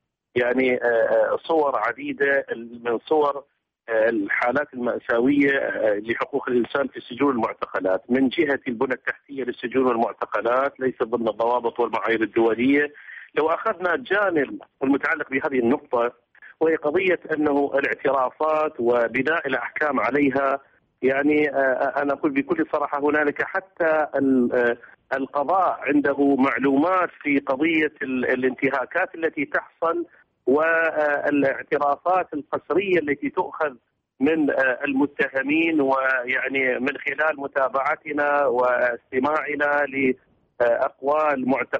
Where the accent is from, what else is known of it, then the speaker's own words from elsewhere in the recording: Iraq; لا زال مأساويا عندنا في العراق